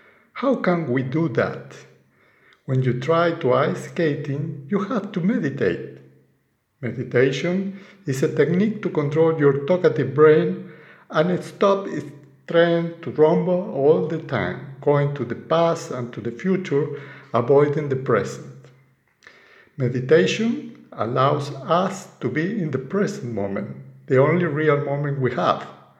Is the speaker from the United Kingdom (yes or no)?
no; Argentina; English is a second language; I am from Argentina, and I want to share my thoughts about ice skating and speaking English as a foreign language.